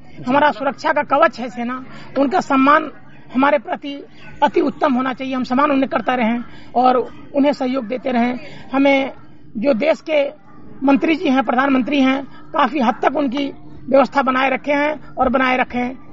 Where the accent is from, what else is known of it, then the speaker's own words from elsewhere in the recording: Samastipur, Bihar, India; now in Delhi, India; Bihar Samastipur